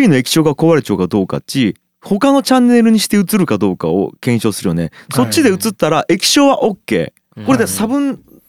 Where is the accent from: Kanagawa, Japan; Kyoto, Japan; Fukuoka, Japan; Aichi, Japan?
Fukuoka, Japan; Tagawa; 俺の出身地田川っちゅうことは一生変わらんき、